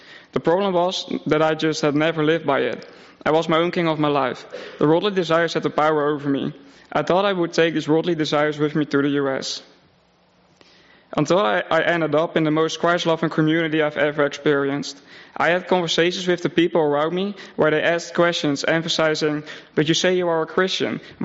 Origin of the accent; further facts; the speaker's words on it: Netherlands; moved away as an adult; now in Ohio, United States; 21 years old, and I've been in America for almost a year. In February 23, I came over from the Netherlands to Ohio for an internship at Green Circle Growers, where I'm currently working.